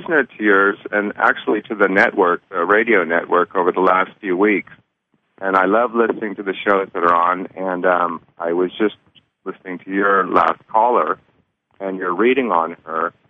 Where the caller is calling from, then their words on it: California, United States; I'm calling from California.